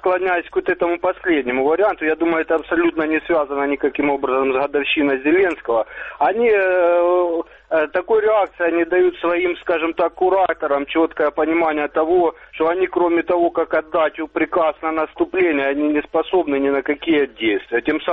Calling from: Chuhuiv, Kharkiv Oblast, Ukraine; я звоню вам из Харьковской области, город Чугуев.

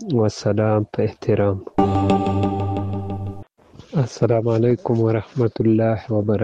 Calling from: Ghazni, Afghanistan; زه د غزنی دی ولایت دی اکتی ولسوالی څخه تاسو ته پیغام پرېږدم.

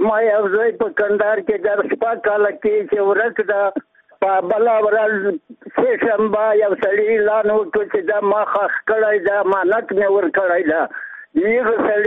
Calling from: Zabul, Afghanistan; د زابل ولایت څخه یو پیغام لرم.

